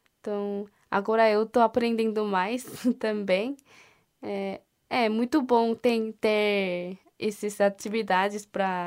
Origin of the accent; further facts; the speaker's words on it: South Korea; Portuguese is a second language; Korea Day, porque eu sou coreana